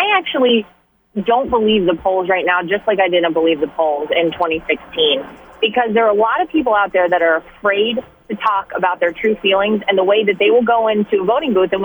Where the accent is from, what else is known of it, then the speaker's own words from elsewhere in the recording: North Carolina, United States; now in New York, United States; I grew up in and was born and raised in North Carolina. And after I moved to New York and Eric and I started dating